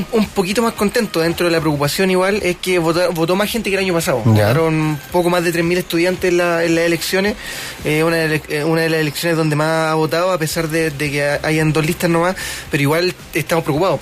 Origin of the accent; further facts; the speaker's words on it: Copiapó, Atacama, Chile; moved away as an adult; now in Santiago, Chile; tengo 24, soy copiapino. Me vine de Copiapó a estudiar para acá, para Santiago.